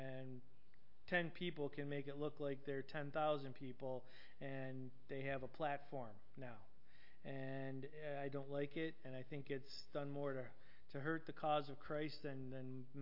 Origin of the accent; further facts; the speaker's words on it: New York, United States; anybody from down there would know that you're not from there, right? Because of our funny accent.